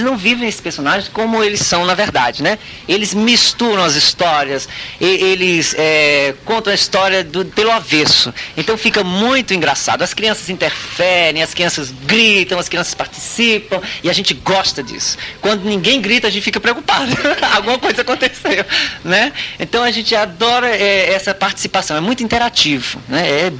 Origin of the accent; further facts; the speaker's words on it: Ceará, Brazil; Olha, nós somos do Ceará, né?